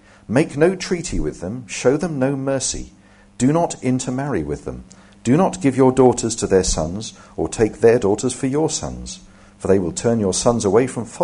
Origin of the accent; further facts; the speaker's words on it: South East England, United Kingdom; Incidentally, I grew up in Hampshire, just like the actress, so I know it's all true.